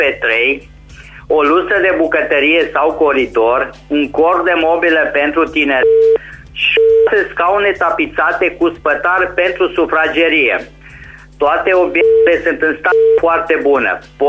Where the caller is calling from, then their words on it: Reșița, Caraș-Severin, Romania; Bună ziua … de Reșița.